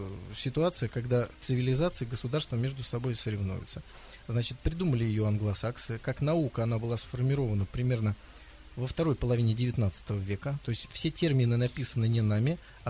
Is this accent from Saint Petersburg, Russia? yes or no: yes; Saint Petersburg, Russia; чем, скажем, там в Санкт-Петербурге, откуда я родом.